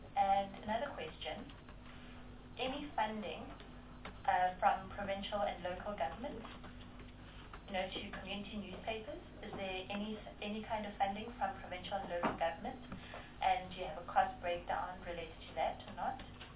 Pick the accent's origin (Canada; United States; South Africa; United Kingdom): South Africa; Western Cape; I am from the Western Cape.